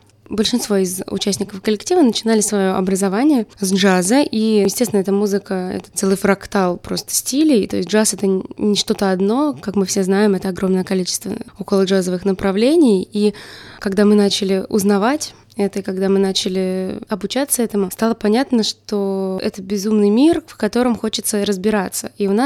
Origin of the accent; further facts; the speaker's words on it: Moscow, Russia; помимо Москвы, мы из Москвы